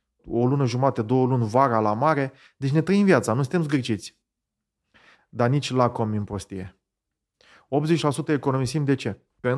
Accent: Medgidia, Constanța County, Romania; În Megidia, de unde sunt eu, nu ajunseseră.

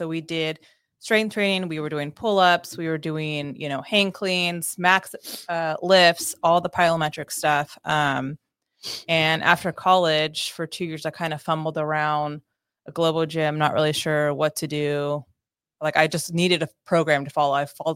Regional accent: Danville, United States; I'm from Danville originally, so moved home

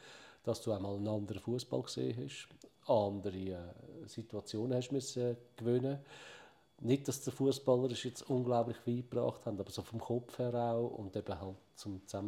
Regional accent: Zurich, Switzerland; Oder, wir sind Zürcher. Also wir sind Säuliamt.

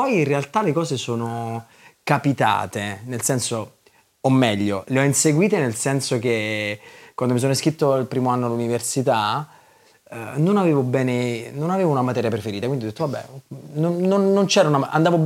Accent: Cassino, Lazio, Italy; born there; Sono nato a Cassino

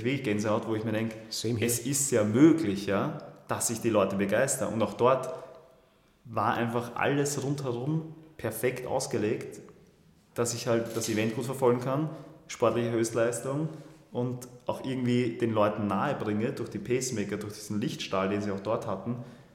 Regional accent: Vienna, Austria; ich sage immer, ich bin echter Wiener. Ich war selten so stolz, Wiener zu sein, wie an dem Tag.

